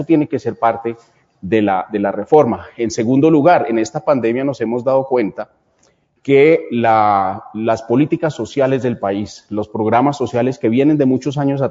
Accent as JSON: {"language": "Spanish", "country": "Colombia", "said": "a mí me da mucho orgullo como colombiano tener ese equipo de gente"}